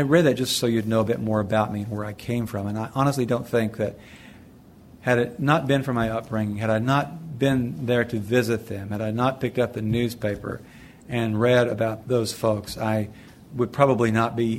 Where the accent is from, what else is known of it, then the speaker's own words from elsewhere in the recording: Mountain City, Tennessee, United States; born there; There were only two doctors in all of Johnson County when I was born.